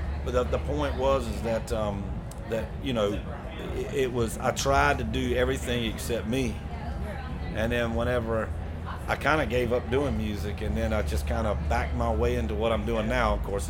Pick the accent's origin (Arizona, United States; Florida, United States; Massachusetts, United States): Florida, United States; I was born and raised in the Southern culture. And honestly, you know, I'm 25 minutes from the Georgia line.